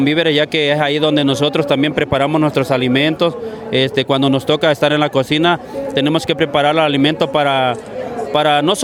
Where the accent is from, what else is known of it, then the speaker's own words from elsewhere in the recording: Chiapas, Mexico; venimos del estado de Chiapas.